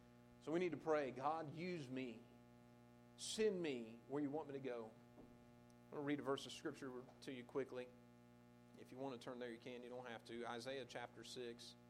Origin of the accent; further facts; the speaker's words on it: Indiana, United States; I grew up in Indiana, and I grew up an hour outside of Indianapolis.